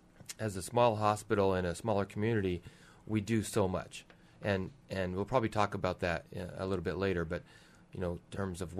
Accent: Washington, United States; Well, I was originally from Washington State, so I'm a transplant.

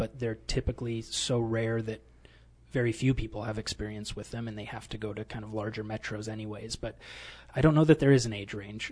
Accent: United States; I grew up in the Tri-Cities, so this is kind of coming back and being much, much closer to home after residency, which was in Fort Worth, Texas.

